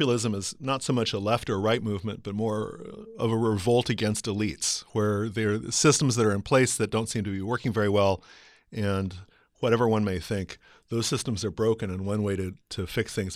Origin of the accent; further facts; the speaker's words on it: United States; I'm speaking as an American who's like kind of murky about foreign politics